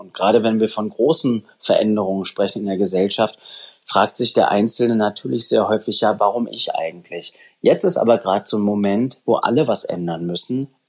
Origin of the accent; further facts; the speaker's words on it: Germany; born there; Ich bin in der DDR geboren, meine Eltern sind in der DDR groß geworden